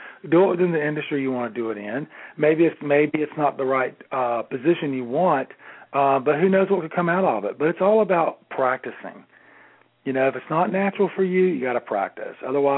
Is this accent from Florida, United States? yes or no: yes; Florida, United States; Well, I'm from North Florida. There aren't any fancy hotels where I'm from, you know